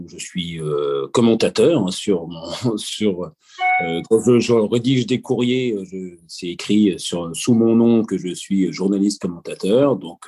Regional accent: Normandy, France; j'ai 44 ans, je suis normand d'origine

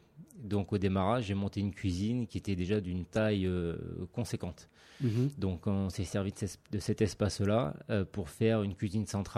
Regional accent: Le Croisic, Pays de la Loire, France; le Croisic, c'est une petite ville en Loire-Atlantique. 4000 habitants

